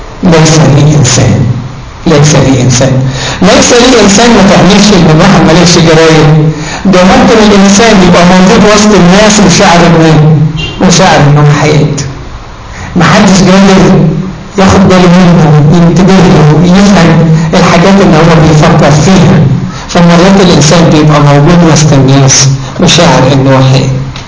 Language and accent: Arabic; Egypt